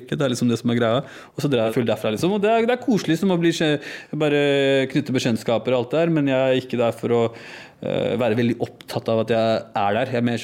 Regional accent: Oslo, Norway; som norsk-pakistaner, født og oppvokst i Norge, Jeg har jo gått en klassereise selv. Kommer fra en veldig, veldig fattig familie fra, på Mortensrud

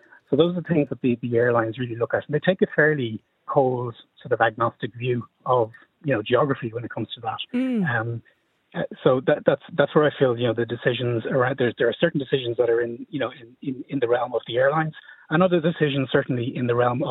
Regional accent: Galway, Connacht, Ireland; I'm from Galway myself. My family is in the west of Ireland

